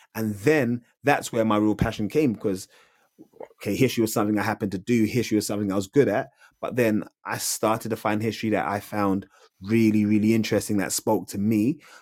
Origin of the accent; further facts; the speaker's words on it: Nigeria; growing up, being Nigerian